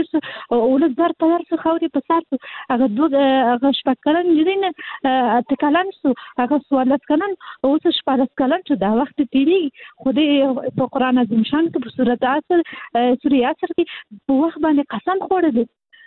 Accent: Kabul, Afghanistan; زه خاصلي د کابل یم،

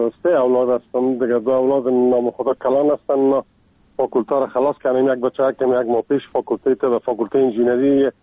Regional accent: Kabul, Afghanistan; moved away as an adult; also born or lived in Ghazni; now in Czech Republic; از کابل هستم و از سال 1985 در چک سلواکیا،

